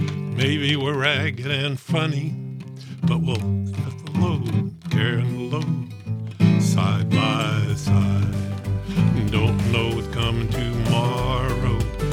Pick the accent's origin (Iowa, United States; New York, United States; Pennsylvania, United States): New York, United States; New York City; We've gone far away from what I knew as a kid growing up in New York City.